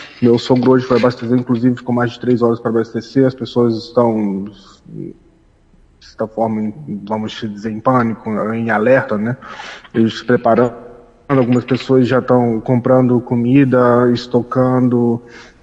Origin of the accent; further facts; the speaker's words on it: Rio de Janeiro, Brazil; now in Poland; Eu sou original do Rio de Janeiro, mas minha família toda é de Vitória, do Espírito Santo.